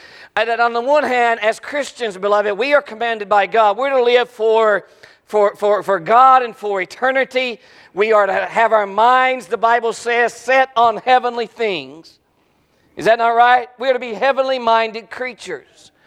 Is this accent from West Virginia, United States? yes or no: yes; West Virginia, United States; I called her mommy. I'm from West Virginia. It's mommy and daddy.